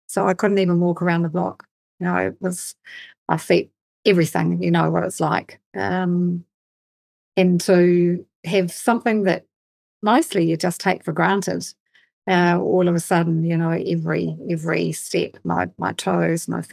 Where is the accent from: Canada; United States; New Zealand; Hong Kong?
New Zealand; I grew up in New Zealand, so we grew up on, you know, like probably like you, Clint, on lamb and meat.